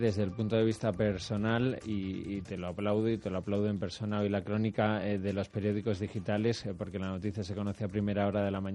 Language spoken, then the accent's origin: Spanish; Spain; born there; Yo, que nací en 1985, que soy nacido en la España constitucional